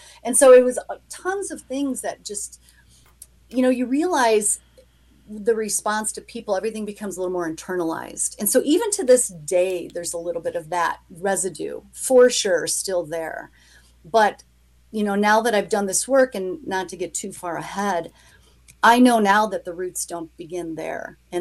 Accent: Chicago, Illinois, United States; I was born and raised in Chicago, but I was adopted through the cradle.

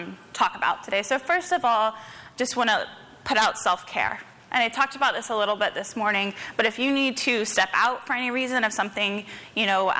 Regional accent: Raleigh, North Carolina, United States; I grew up in Raleigh, North Carolina

